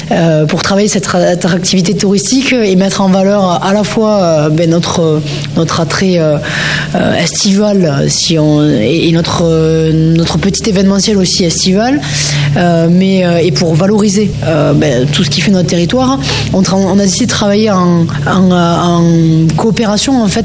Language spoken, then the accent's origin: French; Vic-Fezensac, Occitanie, France; Je suis vicoise, j'ai grandi à Vic, j'ai passé toute mon enfance, toute ma scolarité à Vic-Fezensac.